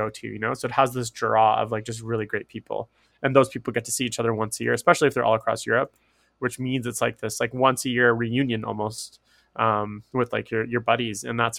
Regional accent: Canada; I'm coming from Canada. I don't know anyone.

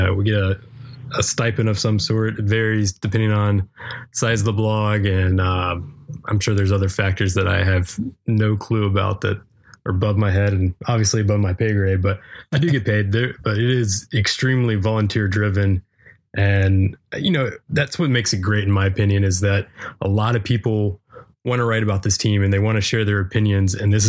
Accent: West Virginia, United States; Yeah. So I'm originally from West Virginia. Grew up there. Went to school at West Virginia University and moved down here shortly after.

